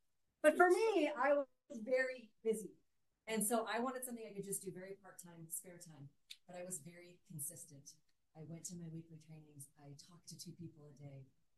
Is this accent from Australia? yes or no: no; Boise, Idaho, United States; I am from Boise, Idaho.